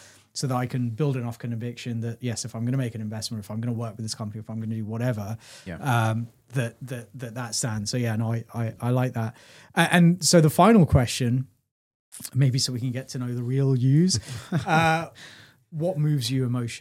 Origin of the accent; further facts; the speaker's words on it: Kenya; I came from Kenya and, going out and going on safari and just seeing the vast magnificence of the world around me